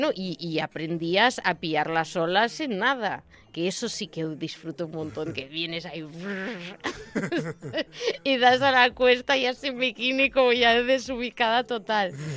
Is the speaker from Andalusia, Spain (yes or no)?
no; Valencia, Valencian Community, Spain; la gente cuando yo digo, por ejemplo, que soy de Nazaret, de esta zona